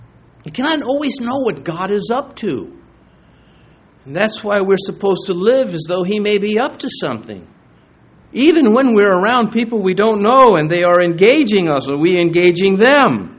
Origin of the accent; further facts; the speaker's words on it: New York City, New York, United States; Now, I'm born and raised in New York City. Strangers are not to be trusted there.